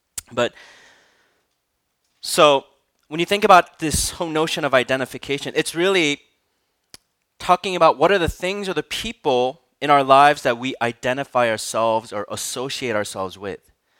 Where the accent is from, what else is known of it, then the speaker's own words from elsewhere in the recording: Minnesota, United States; I grew up in Minnesota and I always tease my friends to let them know that Minnesota is, you know, the football team is, it's called the Vikings.